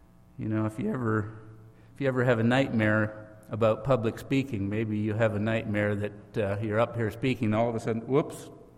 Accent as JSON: {"language": "English", "country": "Canada", "said": "I'm a Canadian boy, pretty conservative, I would say, pretty modest raising"}